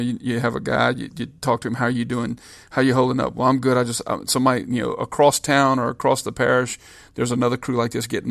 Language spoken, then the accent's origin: English; Louisiana, United States; but Louisiana specifically, since this is my home state in Tangipahoa, my home parish